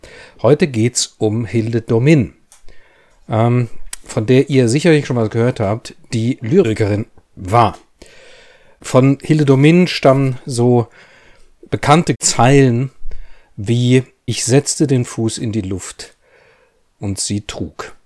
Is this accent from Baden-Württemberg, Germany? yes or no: yes; Baden-Württemberg, Germany; was ja ganz bei mir, also bei meiner Herkunft da in der Nähe ist. Ich bin ja am Neckar aufgewachsen.